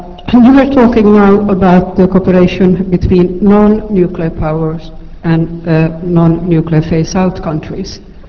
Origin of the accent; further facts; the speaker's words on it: Finland; I'm from Finland.